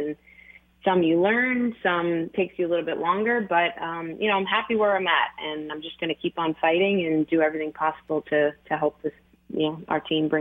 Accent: Delran, New Jersey, United States; growing up in Delran was a very small town.

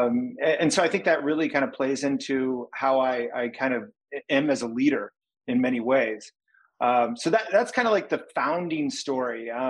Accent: Indiana, United States; You know, I grew up in Indiana, so you're kind of limited as to like the magnitude of the world.

